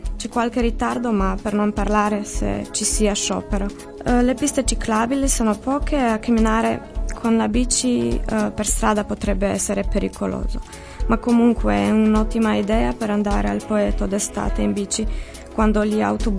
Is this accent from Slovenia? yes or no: yes; Ljubljana, Slovenia; Italian is a second language; now in Cagliari, Italy; Da Ljubljana, Slovenia.